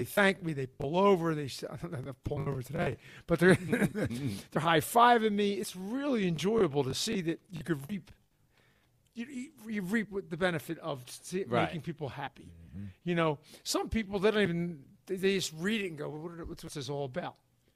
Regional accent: Philadelphia, Pennsylvania, United States; And so to me, being a Philadelphian and sounding like a Philadelphian and work, you know, enjoying Philadelphia things is what I'm all about.

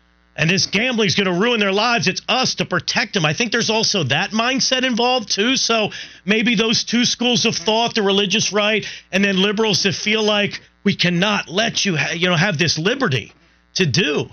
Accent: Pennsylvania, United States; I'm not that proud of Pennsylvania as my home state, but I'm not from Ohio.

